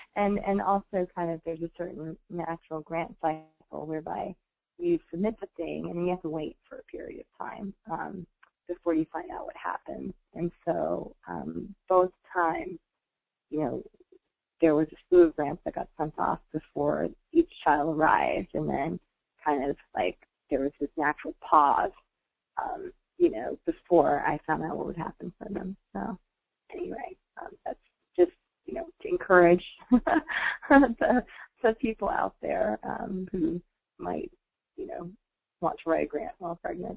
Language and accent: English; Jackson, Mississippi, United States; Yeah, I grew up in Jackson, Mississippi.